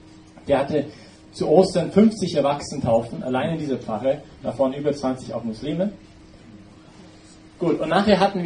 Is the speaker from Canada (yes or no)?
yes; Vancouver, British Columbia, Canada; German is a second language; ich bin Kanadier, bei uns in Vancouver